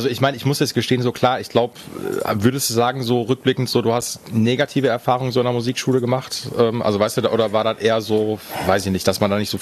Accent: Chemnitz, Saxony, Germany; ich komme aus Karl-Marx-Stadt

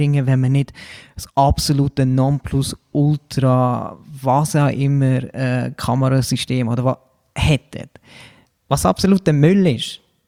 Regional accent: Brugg, Aargau, Switzerland; Ich bin ursprünglicher Brugger.

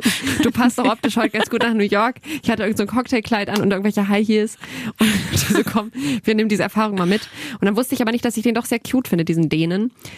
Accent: Hanover, Lower Saxony, Germany; ich komme doch aus Hannover.

